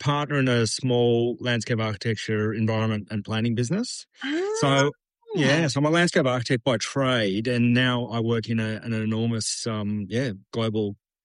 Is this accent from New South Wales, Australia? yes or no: yes; Sydney, New South Wales, Australia; I was brought up in Sydney in the sandstone area, Hawkesbury River. Spent a lot of time on the Hawkesbury River